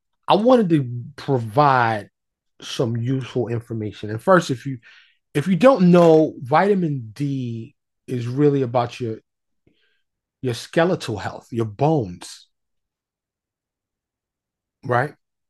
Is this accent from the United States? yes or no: yes; New York City, New York, United States; And I grew up in snow in New York. You know, I grew up born and raised in New York City.